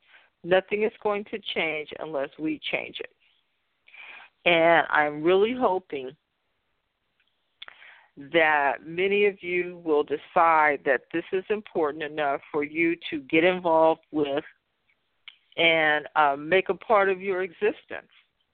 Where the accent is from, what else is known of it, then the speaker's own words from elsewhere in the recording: Fresno, California, United States; also born or lived in San Francisco; because I was born and raised in a racially and economically disadvantaged area of the city of Fresno. I was born in Southwest Fresno